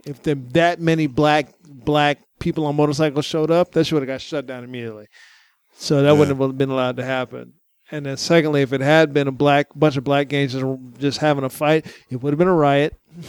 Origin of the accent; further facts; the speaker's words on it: Waco, Texas, United States; Yeah, they've been an active gang since I was a kid growing up in Texas.